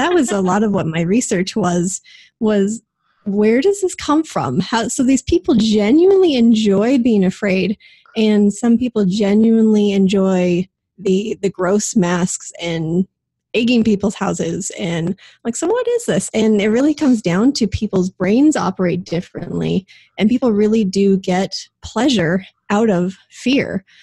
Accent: Southwest, United States; I was actually really thankful for it because I grew up in the Southwest and had heard of Day of the Dead and really just lumped it in with Halloween.

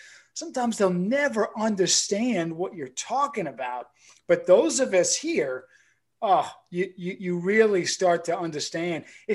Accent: New Orleans, Louisiana, United States; I said, "I'm from New Orleans. Like I'm born and raised."

